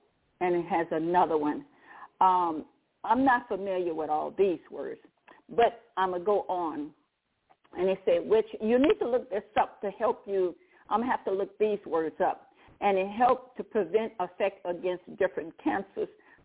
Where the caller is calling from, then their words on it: Baton Rouge, Louisiana, United States; I'm calling from Baton Rouge, Louisiana.